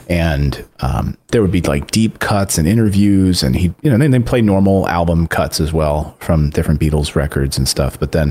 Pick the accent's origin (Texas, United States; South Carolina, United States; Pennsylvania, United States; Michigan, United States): Pennsylvania, United States; Philadelphia; Growing up in Philadelphia, I used to listen to 94 WYSP